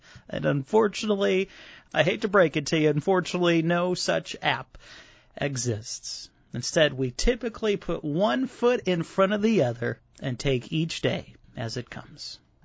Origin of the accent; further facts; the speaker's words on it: Chicago, Illinois, United States; Hey, I grew up in Chicago, so I mean, you know, you don't know what a pasture is when you're growing up in the big city